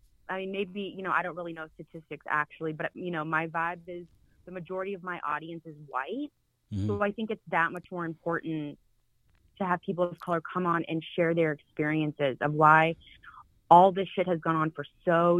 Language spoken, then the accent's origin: English; Charlotte, North Carolina, United States; I'm born and raised in Charlotte, but was away for a long time, and there was so much growth that had happened.